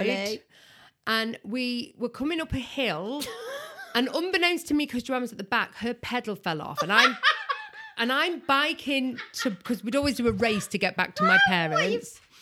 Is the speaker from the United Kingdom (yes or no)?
yes; Crewe, North West England, United Kingdom; I'm from Crewe originally.